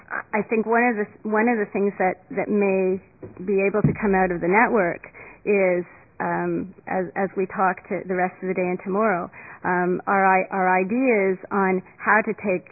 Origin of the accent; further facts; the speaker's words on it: Nova Scotia, Canada; I'm from Nova Scotia.